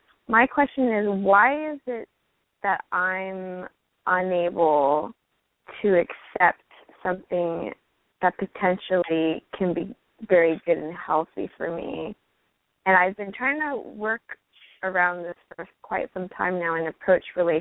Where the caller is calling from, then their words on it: New York, United States; from New York.